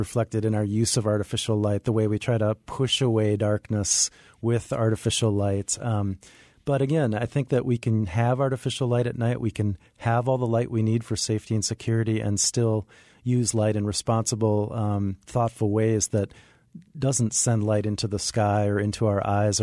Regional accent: Minnesota, United States; born or raised there

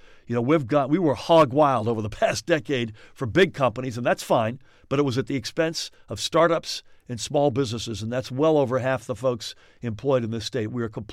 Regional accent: United States; First of all, I'm an American, Deborah. First and foremost, let there be no doubt about it.

